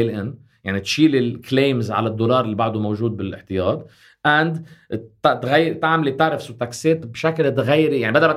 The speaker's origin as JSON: {"language": "Arabic", "country": "Lebanon", "said": "يعني نحن كلبنانيين صوتنا للجماعه"}